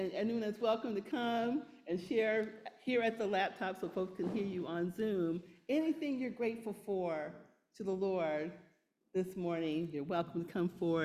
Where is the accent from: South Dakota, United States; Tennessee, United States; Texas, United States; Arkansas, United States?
Texas, United States; Houston; my cousin Shamira, from my hometown of Houston, Texas